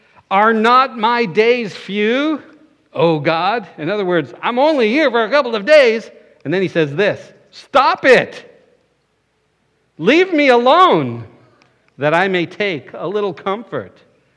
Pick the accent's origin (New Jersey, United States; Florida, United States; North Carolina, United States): Florida, United States; I'm from South Florida. I loved the beach.